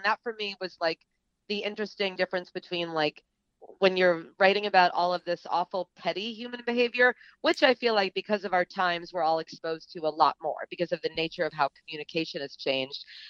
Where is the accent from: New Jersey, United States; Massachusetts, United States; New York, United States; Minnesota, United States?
Massachusetts, United States; Cape Cod; So I grew up on Cape Cod, and I had a lot of retail jobs.